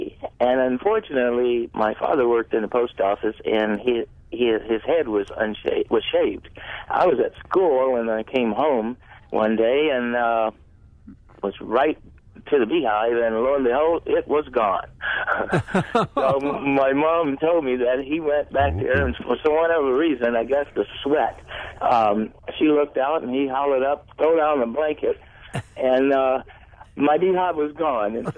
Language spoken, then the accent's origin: English; Beaumont, Texas, United States; I grew up in Beaumont, Texas, which is on the southeast coast of Texas. And back in the early 60s, I was born in 53, and I convinced my father to get me a beehive. And I'm African-American